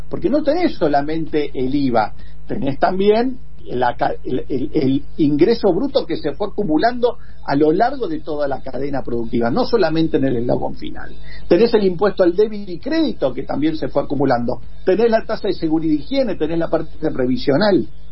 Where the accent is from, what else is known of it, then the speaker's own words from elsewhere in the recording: Argentina; el verdadero último somos nosotros desde Argentina.